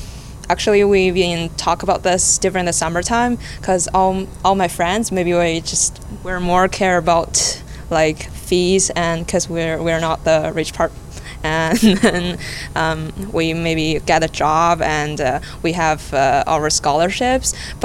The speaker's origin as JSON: {"language": "English", "country": "China", "second_language": "English", "said": "I'm international from China, and I'm second year in mathematics."}